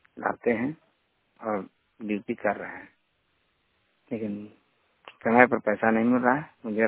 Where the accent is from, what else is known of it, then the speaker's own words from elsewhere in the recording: Bihar, India; now in Ludhiana, India; बिहार के रहने वाला हूँ। मैं लुधियाना से बोल रहा हूँ, राजीव गांधी फोकल पॉइंट गली नंबर 4-5 से मैं बोल रहा हूँ।